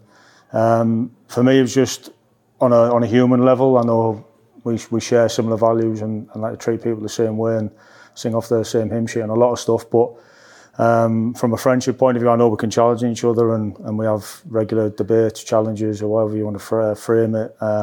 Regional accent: North East England, United Kingdom; now in Bristol, United Kingdom; I think I'm from the North East, so I'm quite used to it, but wouldn't mind a bit of sunshine.

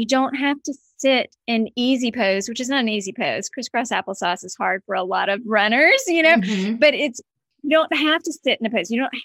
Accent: the South, United States; I'm from the South originally.

